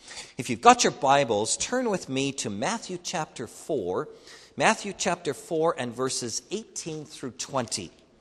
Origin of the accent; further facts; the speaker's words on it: Saskatchewan, Canada; also born or lived in McGregor, Manitoba; I'm born in McGregor, just west of here, and we lived in Manitoba here for my first 9 years, and then we moved to Saskatchewan.